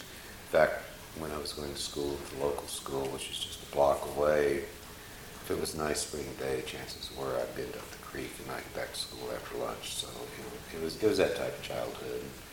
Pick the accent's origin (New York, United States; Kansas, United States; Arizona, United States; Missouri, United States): Kansas, United States; Topeka; born there; I was born in Topeka, Kansas, July 26, 1934.